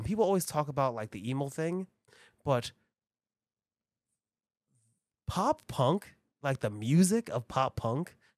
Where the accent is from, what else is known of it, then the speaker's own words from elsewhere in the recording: Bronx, New York, United States; because I'm from the Bronx, everyone was Black and Hispanic.